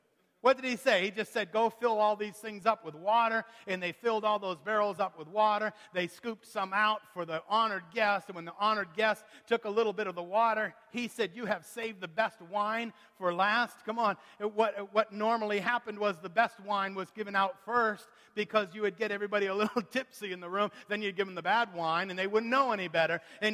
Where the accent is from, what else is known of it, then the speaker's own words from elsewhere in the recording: Maine, United States; I grew up in Maine, so forgive me every once in a while when the maniac part of me comes out.